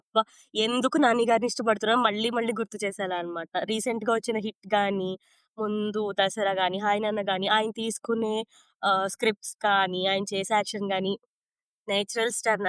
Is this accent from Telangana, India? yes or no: no; Rajahmundry, Andhra Pradesh, India; moved away as an adult; now in Australia; నేను last August లో India నుంచి ఆస్ట్రేలియాకి రావడం అయితే జరిగింది. రీసెంట్ గానే వచ్చాను. ఆఫ్టర్ మ్యారేజ్ ఇక్కడికి నేను షిఫ్ట్ అవడం జరిగింది. మాది రాజమండ్రి అండి.